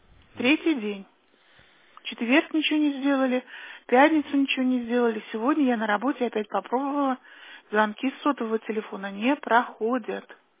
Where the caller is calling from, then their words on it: Shushary, Saint Petersburg, Russia; я звоню вам из Шушар, адрес Первомайская, 22, квартира 91